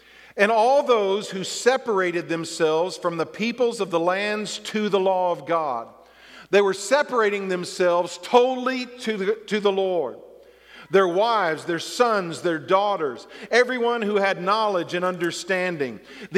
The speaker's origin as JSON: {"language": "English", "region": "the South", "country": "United States", "tie": "born or raised there", "said": "Well, I grew up in the South, and we had revivals all the time."}